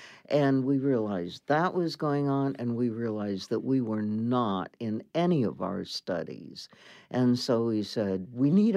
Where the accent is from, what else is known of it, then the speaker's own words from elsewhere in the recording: Aberdeen, South Dakota, United States; I grew up in Aberdeen, South Dakota.